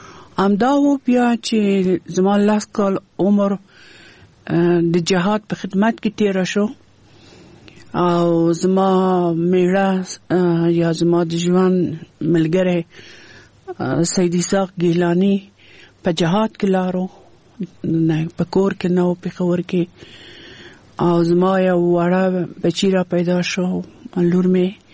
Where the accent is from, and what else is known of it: Kabul, Afghanistan; born or raised there